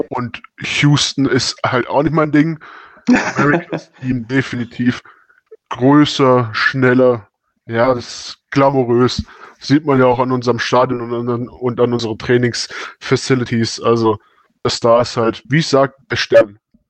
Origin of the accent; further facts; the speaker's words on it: Karlsruhe, Baden-Württemberg, Germany; Also ich komme aus Karlsruhe und aus einem Ami-Viertel, also damaliges Ami-Viertel. Und da waren viele Amerikaner